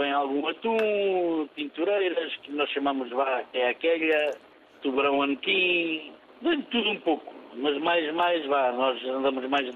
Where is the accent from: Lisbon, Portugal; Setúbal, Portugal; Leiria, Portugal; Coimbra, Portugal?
Lisbon, Portugal; Ribamar; Eu e o contramestre que trabalhamos aqui na ponte somos da Ribamar da Lourinhã